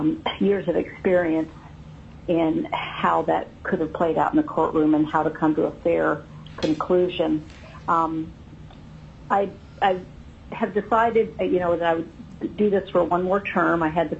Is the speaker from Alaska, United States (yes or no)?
yes; Fairbanks, Alaska, United States; I reside in Fairbanks. I'm a third-generation Alaska. I was born and raised in Fairbanks.